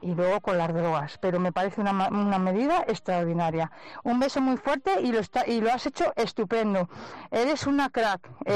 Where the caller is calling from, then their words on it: Santander, Cantabria, Spain; de Santander